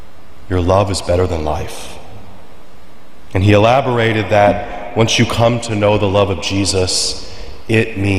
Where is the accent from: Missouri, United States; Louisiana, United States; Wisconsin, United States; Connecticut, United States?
Missouri, United States; Perryville; I grew up in Perryville, Missouri.